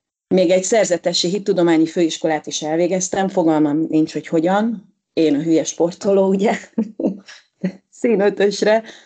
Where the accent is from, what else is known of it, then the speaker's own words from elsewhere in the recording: Dunaújváros, Fejér, Hungary; Hát Dunajvárosban nevelkedtem, ami egy abszolút ilyen kommunista város volt